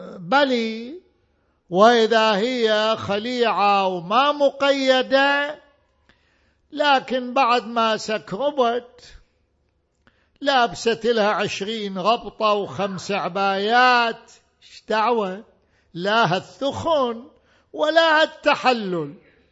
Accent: Najaf, Najaf Governorate, Iraq; أنا ابن النجف الأشرف، كنا نشاهد أيام الذي كهرباء ماكو بالنجف، كهرباء ماكو، بس محطة صغيرة جابوها الحرم أمير المؤمنين، هذا بالخمسينيات.

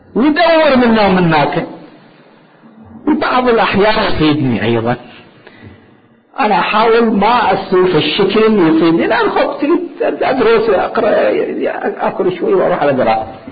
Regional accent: Karbala, Karbala Governorate, Iraq; كان عندنا في كربلاء شخص

